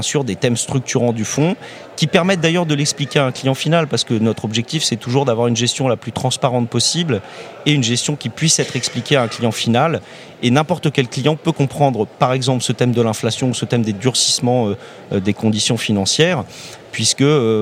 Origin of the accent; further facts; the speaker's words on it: Paris, Île-de-France, France; Alors, ce n'est pas parce qu'on est parisien et que c'est à côté de chez nous.